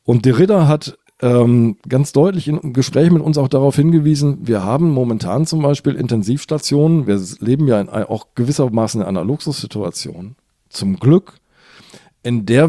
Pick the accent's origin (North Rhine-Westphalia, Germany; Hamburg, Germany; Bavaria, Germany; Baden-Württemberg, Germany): Hamburg, Germany; ich bin ja Hamburger.